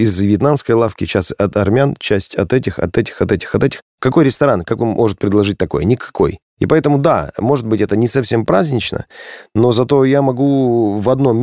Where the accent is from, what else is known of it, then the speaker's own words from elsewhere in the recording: Krasnoyarsk, Krasnoyarsk Krai, Russia; даже в моем родном городе Красноярске есть крутые рестораны